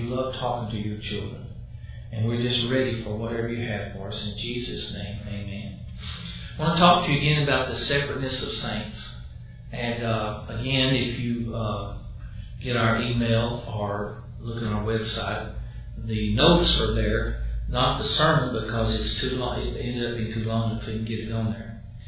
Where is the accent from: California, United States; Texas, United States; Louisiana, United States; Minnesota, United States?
Texas, United States; Dallas; When I was young, church I grew up in Dallas, there was a friend